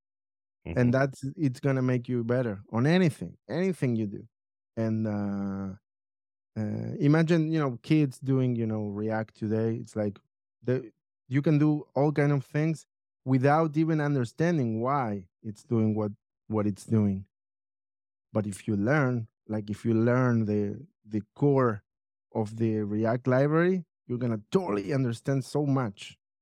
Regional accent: Argentina; English is a second language; moved away as an adult; also born or lived in Israel; now in New York, United States; That I'm from Argentina. Uh-huh. Yeah. I born in Argentina. Then I moved to Israel when I was 20. And then I moved to New York when I was 40.

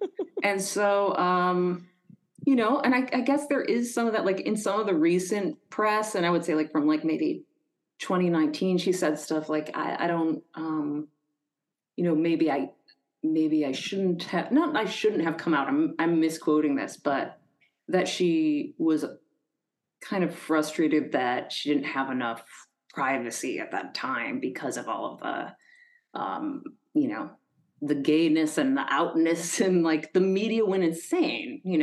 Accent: Rochester, New York, United States; And I was like, oh, you know, I'm from Rochester.

